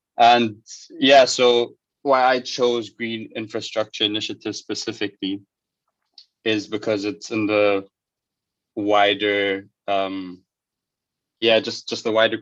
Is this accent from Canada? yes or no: no; Germany; also born or lived in Ghana; Highlights for me growing up in Germany was especially the football, because I'd lived in Germany before I lived in Ghana